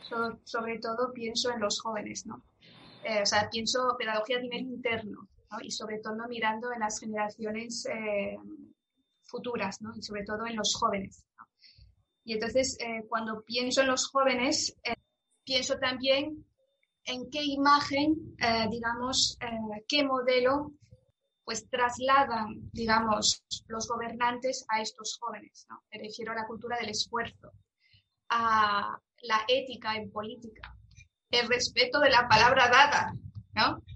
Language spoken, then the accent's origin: Spanish; Spain; aquí como española